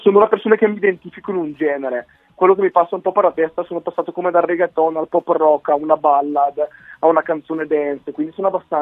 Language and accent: Italian; Lombardy, Italy; io parto da un piccolo paesino montano della provincia di Brescia. Vabbè, si sente dall'accento, sicuramente non pensano che vengo da Catanzaro.